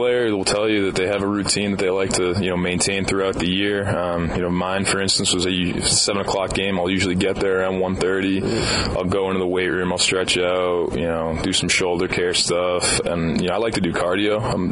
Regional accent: Northeast, United States; but, you know, I come from the Northeast where, you know, we go out and we're outside for maybe a week before we play our first game.

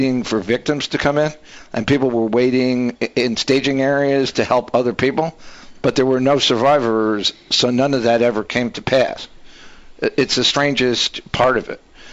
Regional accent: New York City, New York, United States; It's just being a New Yorker and being there, you felt like the whole world collapsed around you.

